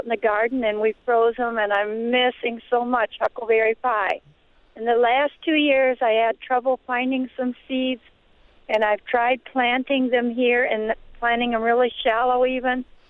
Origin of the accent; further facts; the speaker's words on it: Illinois, United States; now in Bangor, United States; I grew up in Illinois. I'm a country girl, and we had big gardens